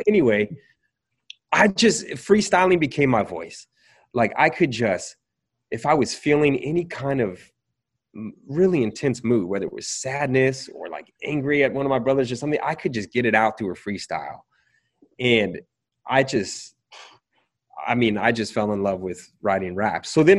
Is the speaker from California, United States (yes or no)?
yes; San Diego, California, United States; he was connected to a friend of mine who I grew up with in San Diego